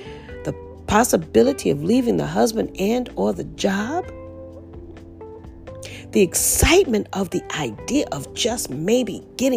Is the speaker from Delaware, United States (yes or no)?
no; New Orleans, Louisiana, United States; I'm from New Orleans, and they did a movie about this young woman, her and her father, in the swamps of Louisiana.